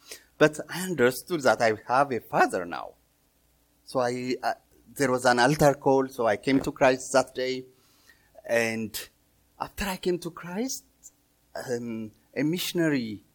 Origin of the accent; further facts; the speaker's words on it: Ethiopia; I'm originally from Ethiopia, so I was in my teenage years with my mom passed away when I was one, and I was with my dad